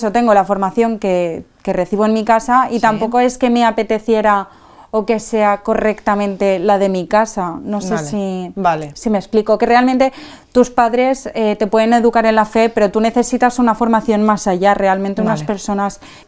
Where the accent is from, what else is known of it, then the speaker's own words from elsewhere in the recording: Valencia, Valencian Community, Spain; De Valencia.